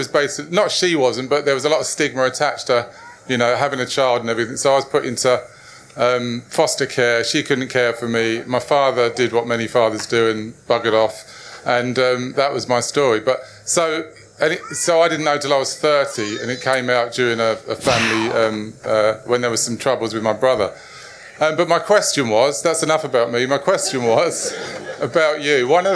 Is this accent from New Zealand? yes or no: no; Nigeria; moved away; I came over from Nigeria during the Biafra War.